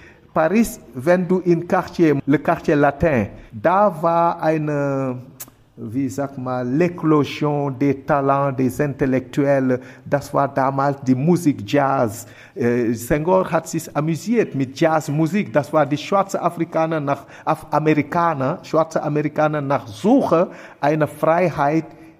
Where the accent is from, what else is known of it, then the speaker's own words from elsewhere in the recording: Senegal; German is a second language; das ist eine heile Zeremonie, was man macht in meiner Heimat Senegal.